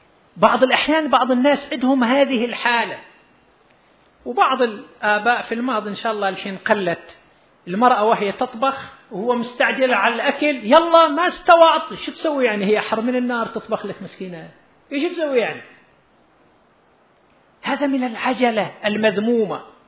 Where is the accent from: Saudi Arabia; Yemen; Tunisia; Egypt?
Saudi Arabia; Qatif, Eastern Province; قبل يومين يخبرني مدير أحد المراكز الصحية عندنا في القطيف